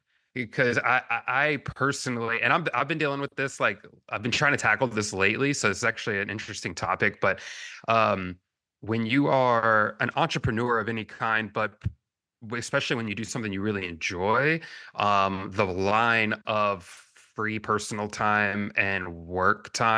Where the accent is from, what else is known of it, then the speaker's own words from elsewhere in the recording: New Orleans, Louisiana, United States; I am an artist from New Orleans, and I'm primarily known for tattooing.